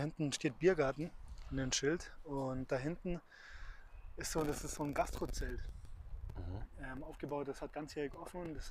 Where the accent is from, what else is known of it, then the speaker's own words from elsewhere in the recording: Munich, Bavaria, Germany; Ich als Münchner, ich bin ja auch kein richtiger Bayer, sondern Münchner. Und der Münchner, der redet Hochdeutsch. Und ich bin aber trotzdem froh, dass mir meine Eltern Hochdeutsch beigebracht haben.